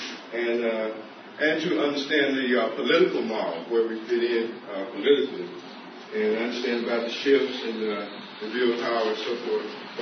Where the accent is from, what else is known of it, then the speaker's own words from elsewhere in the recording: Charleston, South Carolina, United States; I'm from Charleston, South Carolina. I'm an elder in the Gullah Geechee Nation.